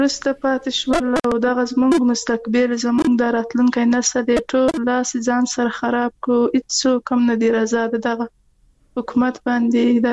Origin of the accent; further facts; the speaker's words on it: Quetta, Balochistan, Pakistan; moved away; من پاکستان د کوټې نه راغلی و